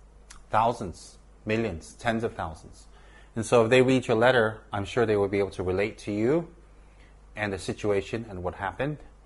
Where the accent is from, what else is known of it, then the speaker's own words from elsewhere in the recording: United States; I am an American also, and I love Buddhism.